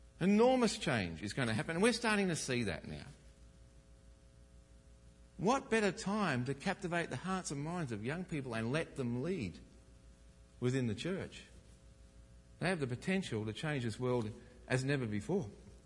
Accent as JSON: {"language": "English", "country": "Australia", "tie": "born or raised there", "said": "Because I grew up in Australia."}